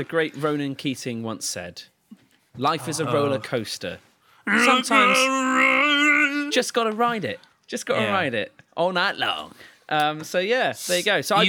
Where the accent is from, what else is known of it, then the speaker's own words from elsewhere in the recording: England, United Kingdom; That's my duty as an Englishman to not highlight our...